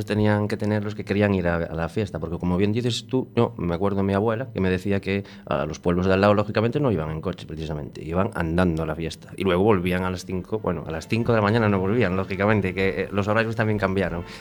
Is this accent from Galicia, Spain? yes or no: yes; Oseiro, Galicia, Spain; y yo soy de Oseiro, y está como a, no sé, puedo calcular medio kilómetro andando así